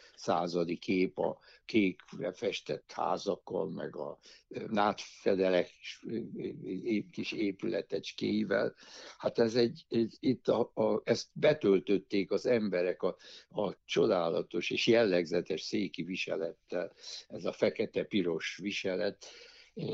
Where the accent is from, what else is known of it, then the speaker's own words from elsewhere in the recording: Cluj-Napoca, Cluj County, Romania; now in Budapest, Hungary; Én 64 kilométerre születtem Széktől, de hát nagyon városi gyerek voltam.